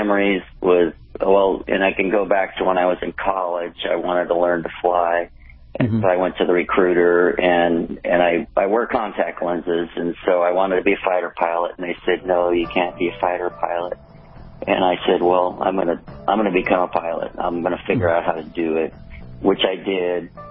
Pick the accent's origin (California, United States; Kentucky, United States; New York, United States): California, United States; Los Angeles; I'm this kid from Los Angeles